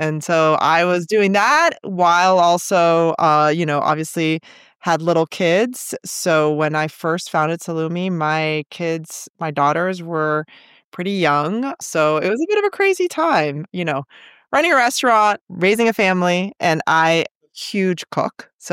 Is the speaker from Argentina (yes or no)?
yes; Argentina; I am actually originally from Argentina. My father's Italian. And so I grew up eating salami